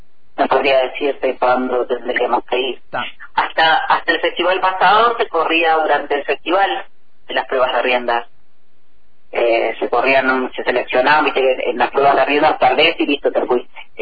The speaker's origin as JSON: {"language": "Spanish", "town": "Río Colorado", "region": "Río Negro", "country": "Argentina", "said": "somos los 2 de Río Colorado y además vivimos juntos."}